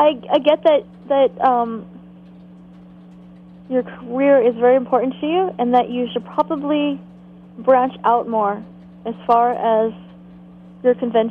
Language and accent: English; United States; It's really tarot, but I say tarot. I'm American.